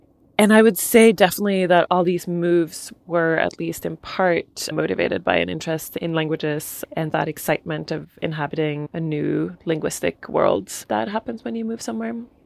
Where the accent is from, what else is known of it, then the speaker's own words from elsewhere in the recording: Sweden; moved away as an adult; now in Finland; I grew up in Sweden. My mom is Finnish, and so there was a lot of languages already there in my family.